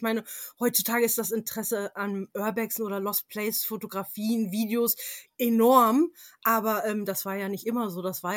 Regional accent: England, United Kingdom; ich bin zum Teil in England aufgewachsen und hatte dort jede Menge kleine Manors und Castles in der Umgebung.

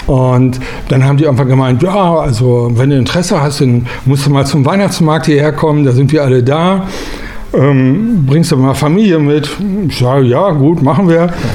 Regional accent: Hannover, Lower Saxony, Germany; Überhaupt nicht. Ich komme aus Hannover

